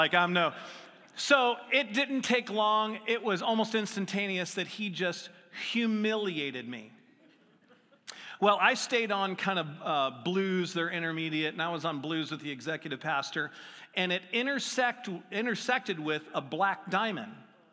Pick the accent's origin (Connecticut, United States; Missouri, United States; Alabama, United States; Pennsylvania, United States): Missouri, United States; St. Louis; now in California, United States; Before I lived in California, I grew up in St. Louis, and it's not a very hilly place.